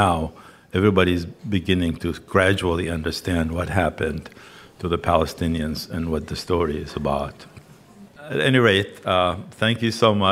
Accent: United States; I mean, we're all American here, but every one of us came from someplace

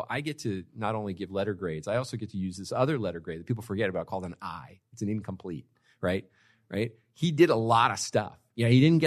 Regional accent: California, United States; moved away; I grew up in California. A friend of mine joked with me the other day because I recently moved to Texas. So I moved to a red state

